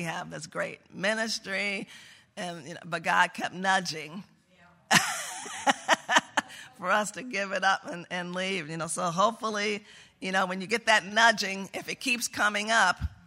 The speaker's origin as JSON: {"language": "English", "country": "United States", "said": "I said, \"But that's what I am. I'm an American.\""}